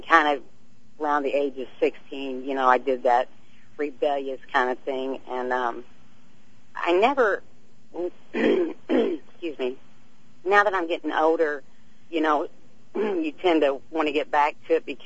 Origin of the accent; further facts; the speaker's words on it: Cape Girardeau, Missouri, United States; I'm from Cape, and when I come up to St. Louis, I get to enjoy your station. We don't get it where I'm from.